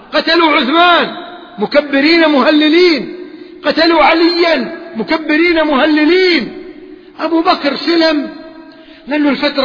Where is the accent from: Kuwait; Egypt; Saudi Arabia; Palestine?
Kuwait; وطلعوا عندنا في الكويت